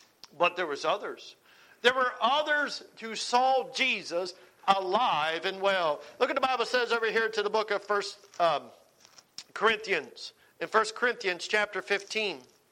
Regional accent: United States; I am so glad that I am saved and I'm American. And Lord, I can't imagine living in another country other than this great country that you have blessed us with.

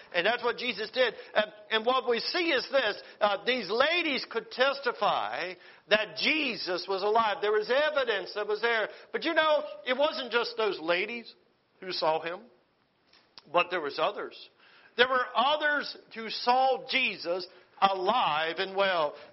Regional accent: United States; I'm so glad that I am saved and I'm American.

